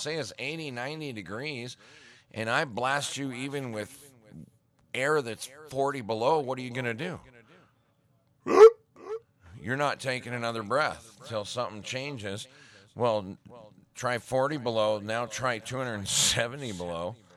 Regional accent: Montana, United States; I grew up in Montana, and there's always a job every spring, picking rock.

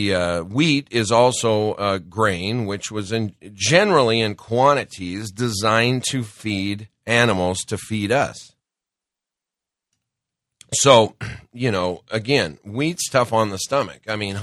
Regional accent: Montana, United States; He was driving a four-wheeler, and we're from Montana.

